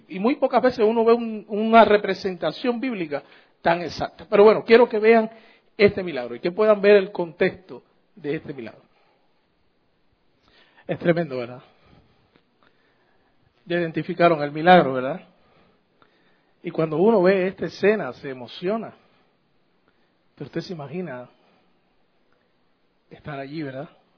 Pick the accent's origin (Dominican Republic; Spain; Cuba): Cuba; los cubanos somos los mejores del mundo, hermano.